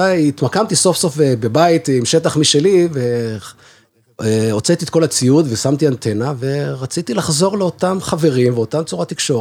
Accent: Beersheba, Southern District, Israel; בבאר שבע, ששם התחלתי את התחביב, כשהייתי ילד, בבית הוריי

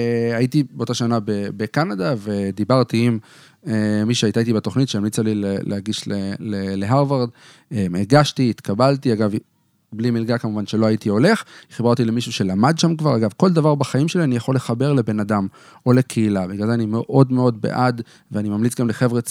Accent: Katzrin, Northern District, Israel; שאני גדלתי בקצרין, במקום הכי קרוב שלי לפסיכומטרי היה בקריות

